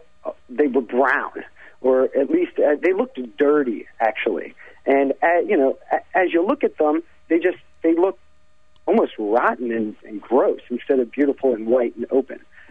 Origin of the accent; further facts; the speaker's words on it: Philadelphia, Pennsylvania, United States; I'm from the Philadelphia Manayunk region.